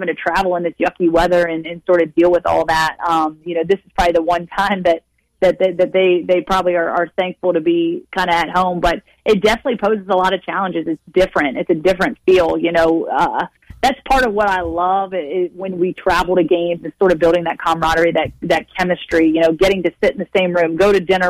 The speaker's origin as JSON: {"language": "English", "town": "Roanoke", "region": "Virginia", "country": "United States", "tie": "born or raised there", "said": "Yep, I am from the 540. I grew up in Roanoke, Virginia. I went to Giles High School."}